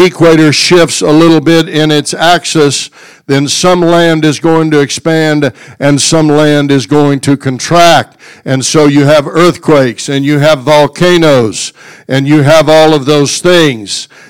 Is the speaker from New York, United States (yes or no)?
no; Kansas, United States; I grew up in Kansas. Most of my life has been lived in Kansas.